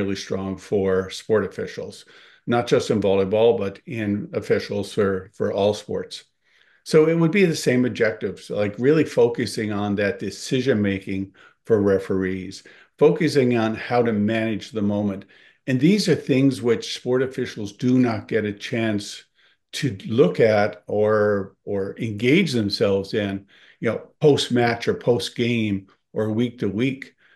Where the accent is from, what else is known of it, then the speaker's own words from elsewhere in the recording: Newfoundland and Labrador, Canada; now in Ontario, Canada; I was originally from Newfoundland, Labrador.